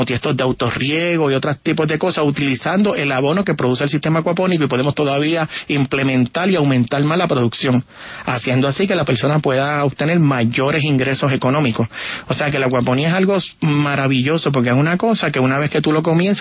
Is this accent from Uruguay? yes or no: no; Puerto Rico; Yo creo que en mi país, en Caracas, aquí en Bogotá, vive el doble de lo que vive en toda la isla de Puerto Rico.